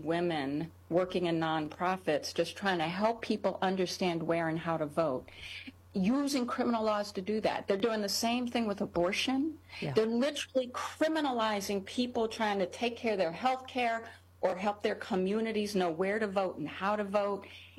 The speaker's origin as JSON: {"language": "English", "region": "New York", "country": "United States", "said": "Well, New York does still have me. I'm still a New Yorker."}